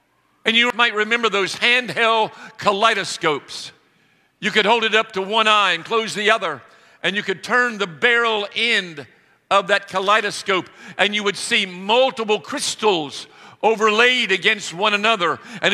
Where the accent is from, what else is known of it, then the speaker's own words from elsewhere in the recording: Salisbury, North Carolina, United States; I can remember when I was a child growing up in Salisbury, North Carolina, I would often go downtown